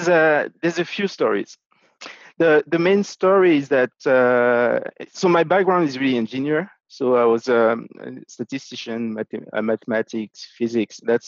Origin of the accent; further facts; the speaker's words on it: Benin; also born or lived in Europe / New York; now in Chicago, United States; I am originally from Benin in West Africa. I lived in three continents, in Africa, in Europe, and in the United States. This is year 15 in the United States. I spent the first 15 years in the US in New York, and now I'm in Chicago.